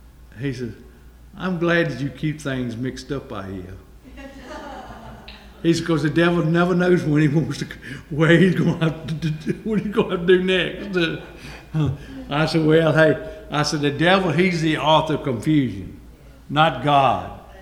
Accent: United States; born there; I'm thankful that I was born here in the United States of America.

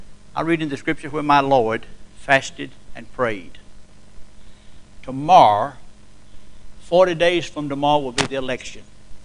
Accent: United States; I love our country. I love to stand here and say that I am an American, and I appreciate the fact that I was raised in a Christian home

